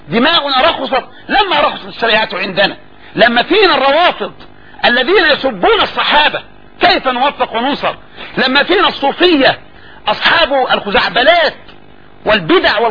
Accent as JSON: {"language": "Arabic", "country": "Egypt", "said": "يعني اللي احنا بنسميه عندنا في مصر بالعامية مطهر"}